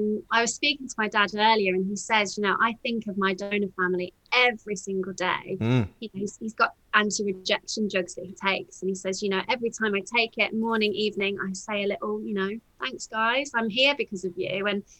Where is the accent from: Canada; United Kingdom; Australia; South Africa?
United Kingdom; Birmingham, West Midlands; And I'm from Birmingham.